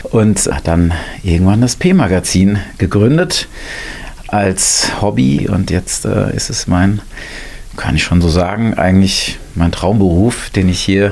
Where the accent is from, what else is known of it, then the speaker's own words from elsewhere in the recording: Darmstadt, Hesse, Germany; ja, bin quasi gebürtiger Darmstädter, nicht ganz. Die erste halbe Stunde habe ich außerhalb der Stadt verbracht, aber dann kam ich mit dem Krankenwagen, weil ich eine Frühgeburt war, nach Darmstadt ins Klinikum.